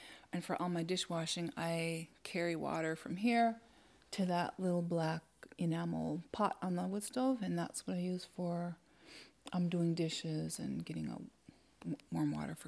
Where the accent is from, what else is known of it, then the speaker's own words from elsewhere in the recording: Cass Lake, Minnesota, United States; I grew up in Cass Lake.